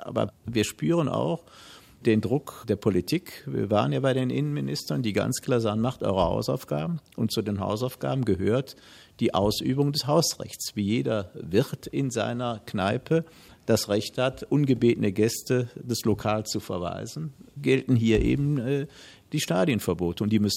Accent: Düsseldorf, North Rhine-Westphalia, Germany; in Städten wie Frankfurt und Düsseldorf, wo ich herkomme

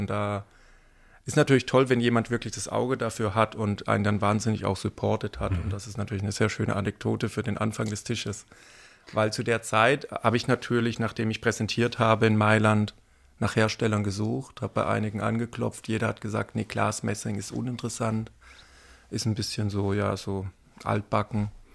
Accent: Bad Mergentheim, Baden-Württemberg, Germany; Ich bin in Bad Mergentheim aufgewachsen, sehr ländlich aufgewachsen, im Ort Neunkirch mit 800 Einwohnern

